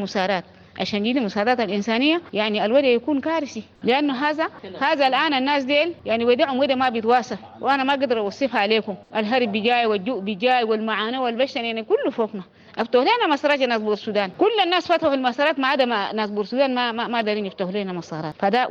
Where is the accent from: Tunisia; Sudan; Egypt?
Sudan; Darfur; فاحنا حتى سودانيين ودارفوريين، وسودان دولتنا